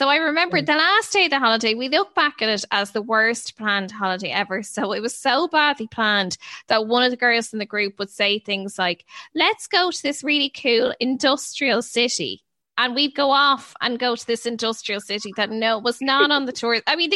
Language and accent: English; Ireland; like we're all skirting around the issue that we're from Ireland.